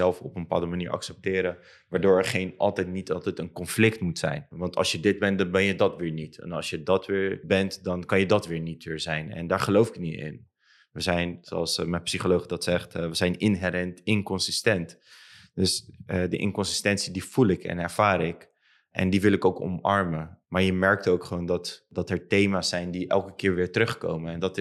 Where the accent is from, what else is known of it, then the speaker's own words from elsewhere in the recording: Rotterdam, South Holland, Netherlands; Ik als Rotterdammer echt gewoon in een bubbel leef.